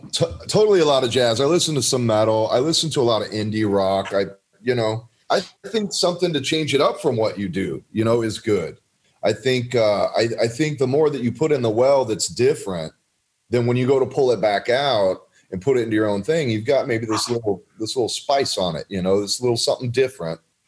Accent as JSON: {"language": "English", "region": "Texas", "country": "United States", "tie": "born or raised there", "said": "I grew up in South Texas and, you know, grandparents listened to country music."}